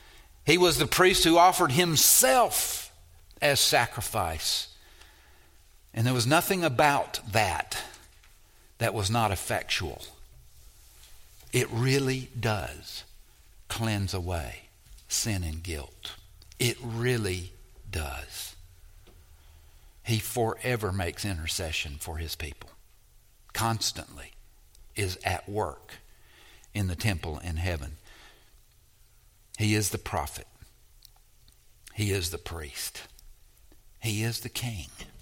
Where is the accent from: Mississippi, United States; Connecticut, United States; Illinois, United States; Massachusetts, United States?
Mississippi, United States; You know, I come from Mississippi, and I know exactly what that means. Because we didn't have, at one point in my life, we didn't have indoor plumbing and bathrooms.